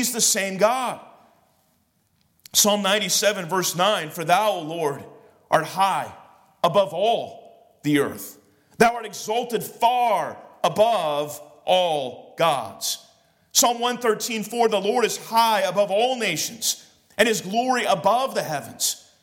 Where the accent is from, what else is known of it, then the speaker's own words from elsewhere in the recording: Sacramento, California, United States; now in North Carolina, United States; Now, when I came to North Carolina from California, I grew up in Sacramento. That's where we live.